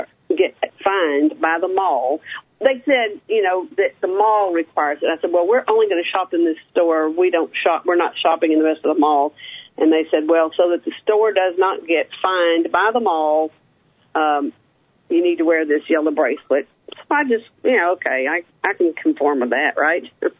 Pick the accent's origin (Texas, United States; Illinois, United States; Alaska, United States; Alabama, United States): Texas, United States; Houston; That area, yes.